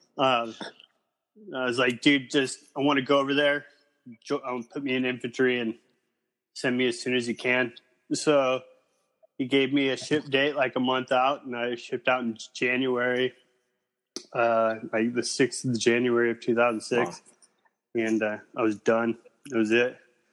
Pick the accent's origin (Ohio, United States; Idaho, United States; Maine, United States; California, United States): Idaho, United States; Kimberly; But I grew up in a one stoplight town, place called like Kimberly, Idaho.